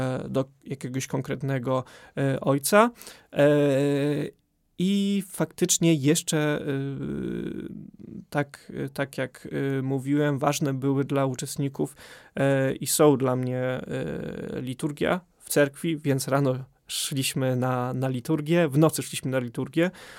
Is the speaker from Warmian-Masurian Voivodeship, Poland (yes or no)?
no; Bielsko-Biała, Silesian Voivodeship, Poland; jako że jestem z Bielska, to wyjeżdżałem rano